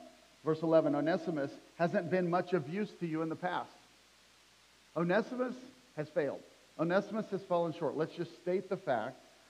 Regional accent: Kansas, United States; So in our life, I grew up in Kansas.

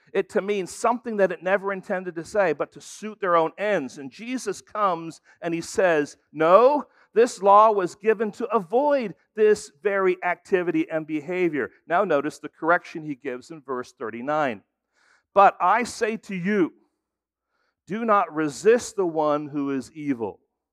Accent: Frankfurt, Hesse, Germany; When I was growing up in Germany, I was about 8 years old, and I was going to Frankfurt International School

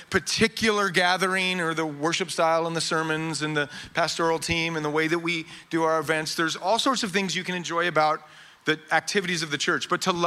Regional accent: Idaho, United States; Here's the dirty secret about Idaho, is I grew up in Idaho in the 80s, and in the 80s, we were all trying to move away.

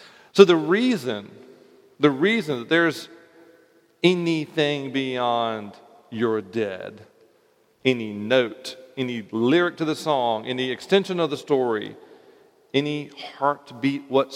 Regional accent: the South, United States; I grew up in the South, in a small rural town, which means I heard about being saved all the time.

